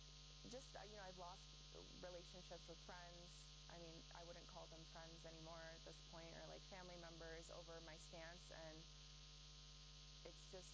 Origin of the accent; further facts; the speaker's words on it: United States; So I felt so much guilt being there as an American.